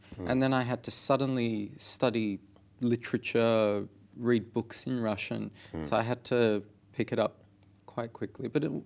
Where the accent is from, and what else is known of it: Sydney, New South Wales, Australia; born or raised there; also born or lived in Odessa